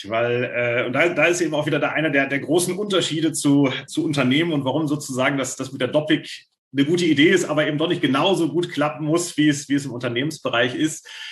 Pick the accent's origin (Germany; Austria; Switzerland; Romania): Germany; Schleswig-Holstein; Ich komme jetzt aus Schleswig-Holstein.